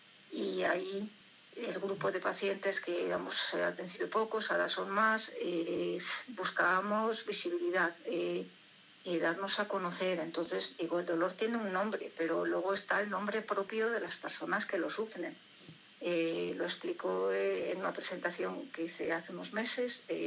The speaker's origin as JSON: {"language": "Spanish", "town": "Valladolid", "region": "Castile and León", "country": "Spain", "said": "porque yo soy de Valladolid"}